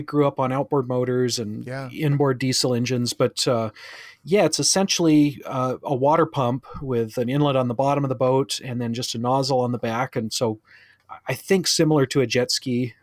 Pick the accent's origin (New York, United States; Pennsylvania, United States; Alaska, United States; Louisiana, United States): Alaska, United States; now in Minnesota, United States; I grew up in Alaska on an island. So I'm, kind of a boater at heart, and can't have any really huge ones here. I live in Minnesota right now